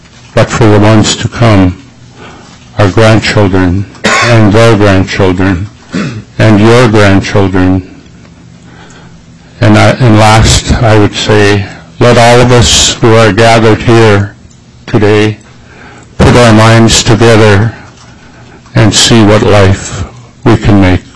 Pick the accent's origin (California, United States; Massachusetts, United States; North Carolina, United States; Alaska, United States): Alaska, United States; Yakutat; I was born and raised in Yakutat